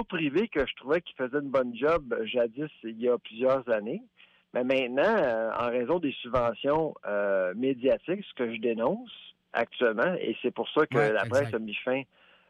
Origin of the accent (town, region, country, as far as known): Quebec, Canada